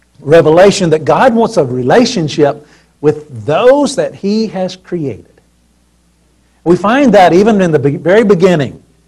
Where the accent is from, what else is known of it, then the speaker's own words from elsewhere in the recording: Mississippi, United States; see, I'm from Mississippi.